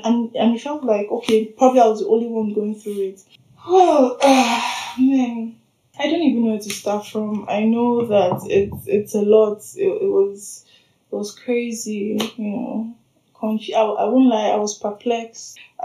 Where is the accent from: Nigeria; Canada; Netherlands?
Nigeria; I'm a Nigerian, proud Nigerian woman, black woman from the south, southern part of Nigeria.